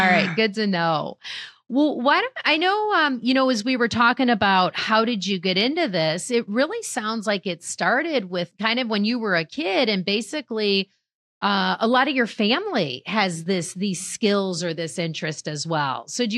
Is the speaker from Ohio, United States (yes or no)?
yes; Ohio, United States; I'm from Ohio, so.